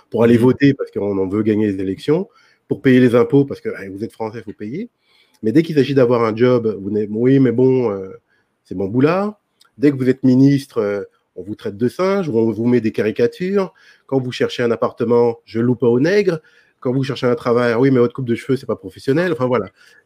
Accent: France; now in Canada; je suis originaire des Antilles, de la Guadeloupe. Mes deux parents sont de la Guadeloupe, mais moi je ne suis pas né en Guadeloupe, je suis né en France et j'ai vécu toute ma vie en France, toute ma vie en Europe, et puis depuis quelques années j'habite au Canada, en Amérique du Nord

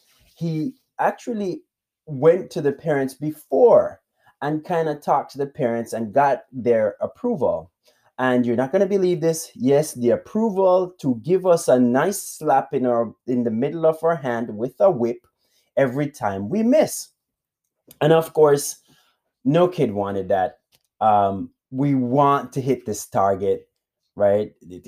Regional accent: Jamaica; And again, I'm from Jamaica, so it was a different time, different culture.

